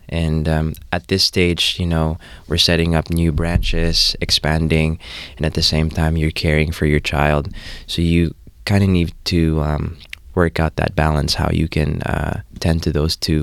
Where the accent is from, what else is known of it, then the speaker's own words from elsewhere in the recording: Cebu, Central Visayas, Philippines; growing up in Cebu, we were just exposed to so many different, you know, palettes of food.